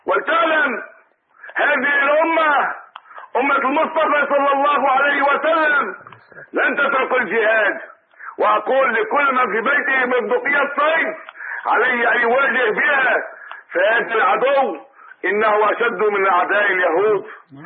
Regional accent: Syria; أن يتدخل بأمور بلدنا سوريا. فأنا أفتخر بسوريا

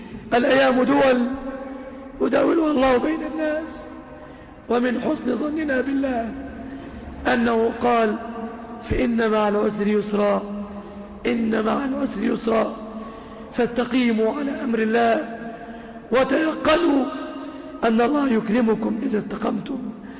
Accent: Egypt; اللهم اجعل بلادنا مصر آمنة مطمئنة

